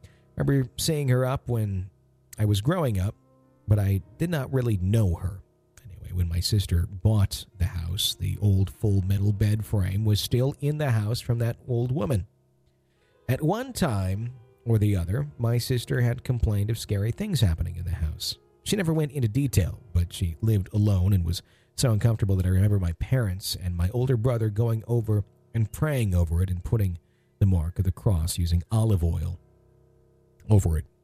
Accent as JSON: {"language": "English", "town": "Fond du Lac", "region": "Wisconsin", "country": "United States", "tie": "born or raised there", "said": "it was in between Green Bay and my hometown in Fond du Lac."}